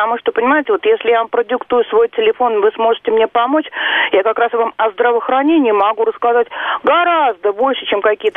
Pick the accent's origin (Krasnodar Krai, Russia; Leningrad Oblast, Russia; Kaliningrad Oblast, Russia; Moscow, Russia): Moscow, Russia; А я коренная москвичка